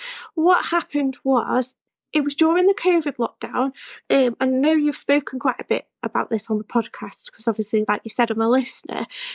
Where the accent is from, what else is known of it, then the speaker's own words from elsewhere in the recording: Macclesfield, North West England, United Kingdom; I am 32 and I'm from Macclesfield in Cheshire. I live with my partner and my two cats, Luffy and Zorro.